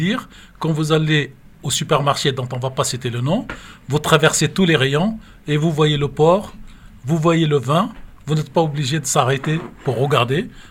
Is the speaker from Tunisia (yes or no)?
yes; Tunisia; moved away; vous savez, j'ai quitté la Tunisie pour pouvoir continuer à dire ce que j'ai envie de dire quand je ne suis pas d'accord.